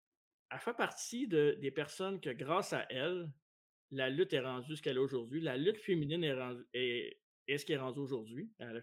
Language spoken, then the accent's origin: French; Montreal, Quebec, Canada; Parce que, moi, je suis de Montréal, fait que toi, t'es plus dans l'Est